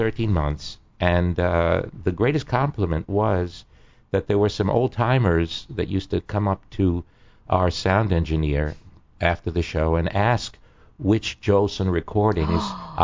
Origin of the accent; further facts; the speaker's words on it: New York City, New York, United States; You know, I grew up in the Yiddish theater on Second Avenue in New York.